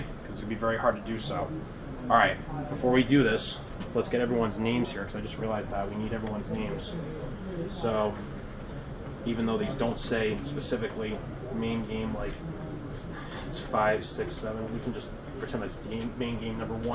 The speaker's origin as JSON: {"language": "English", "region": "Massachusetts", "country": "United States", "tie": "born or raised there", "said": "Yep, my home state."}